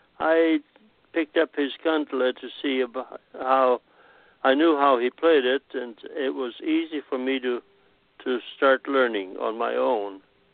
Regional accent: Naselle, Washington, United States; I grew up in Nassau, Washington, small town in southwest Washington State. And it was basically, when I was young, it was basically a Finnish community with three Finnish churches, Congregational, Lutheran, and Assembly of God.

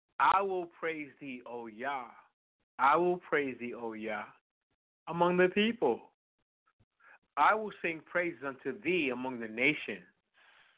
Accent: New York City, New York, United States; Because I grew up in Harlem, in New York City, and they call me a house boy.

